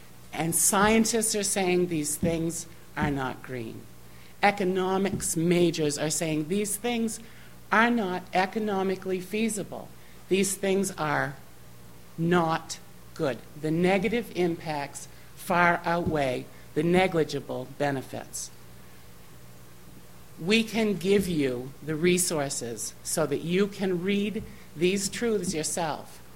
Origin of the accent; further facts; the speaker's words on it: Lexington Township, Maine, United States; from Lexington Township.